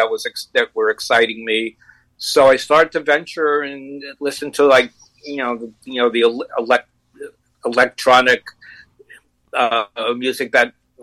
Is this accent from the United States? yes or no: yes; New York, United States; I grew up in New York, and you know, on WABC, WMCA, and we always like heard all the, you know, the biggest R&B records.